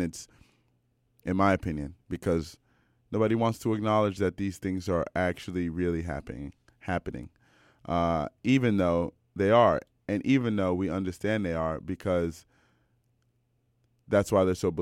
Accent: Silver Spring, Maryland, United States; I am from Silver Spring, Maryland.

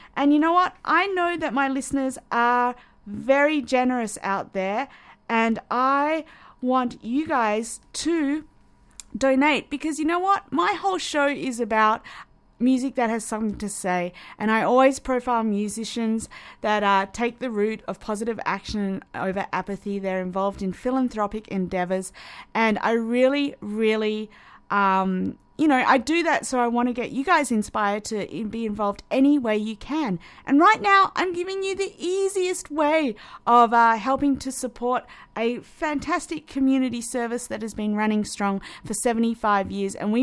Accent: Perth, Western Australia, Australia; now in Canada; I'm very happy to play those guys because they're from my hometown, Perth.

